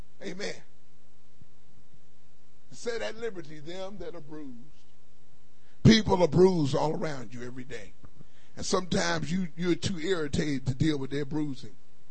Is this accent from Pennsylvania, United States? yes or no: yes; Philadelphia, Pennsylvania, United States; now I come from Philadelphia.